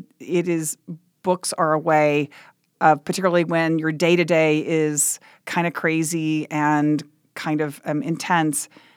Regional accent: Texas, United States; I grew up in Texas, so the book is about what it was like growing up with progressive parents in a very conservative state

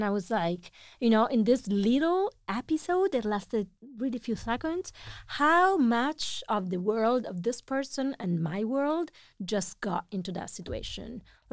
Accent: Italy; first language Italian; English is a second language; I do that with my native language also, so I'm not pretending my Italian is perfect at all. So the more time I spend abroad, the more, you know, I speak very horrible.

